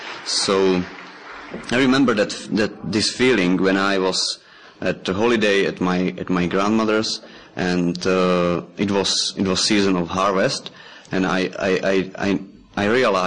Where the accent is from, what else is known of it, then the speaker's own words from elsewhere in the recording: Czechia; English is a second language; and I'm from Czech Republic.